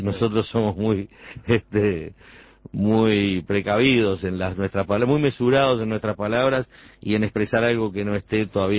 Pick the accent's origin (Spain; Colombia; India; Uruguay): Uruguay; nosotros yo creo que nosotros somos uruguayos